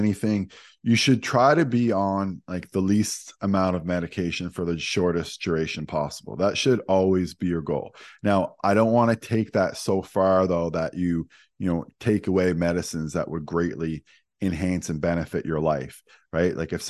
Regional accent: St. John's, Newfoundland and Labrador, Canada; So I'm from St. John's, Newfoundland. So if you know where that is, awesome. A lot of people don't know where that is. So that's where I grew up, did my degree in nutrition there.

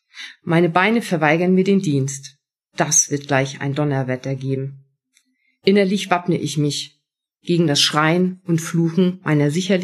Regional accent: Schleswig-Holstein, Germany; moved away; Ich bin vor 22 Jahren von Schleswig-Holstein nach Niedersachsen gezogen, der Liebe willen. Aber das Meer und Schleswig-Holstein vermisse ich einfach unsagbar.

